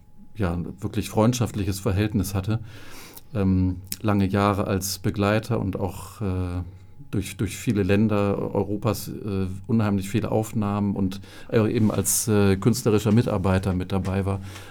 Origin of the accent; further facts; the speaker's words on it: Bremen, Germany; born there; Also ich bin ja gebürtig aus Bremen